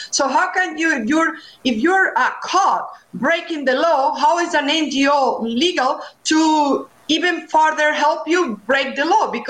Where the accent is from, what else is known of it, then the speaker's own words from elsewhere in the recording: Spain; now in United States; Well, I'm an immigrant myself. I'm from Spain, and I'm an immigration attorney.